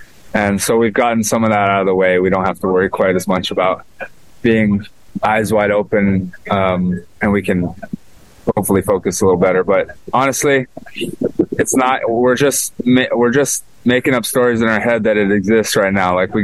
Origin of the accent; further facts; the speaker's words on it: Hawaii, United States; Yeah, born and raised in Hawaii.